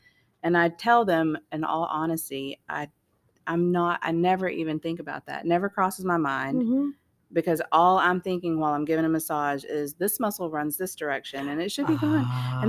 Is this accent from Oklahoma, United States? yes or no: yes; Oklahoma, United States; well, I thought Durant at the time because I'm originally from Oklahoma.